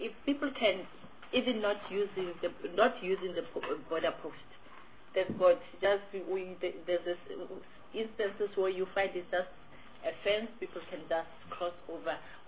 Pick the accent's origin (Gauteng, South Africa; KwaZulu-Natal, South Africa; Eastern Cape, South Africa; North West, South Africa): North West, South Africa; I'm from the Northwest.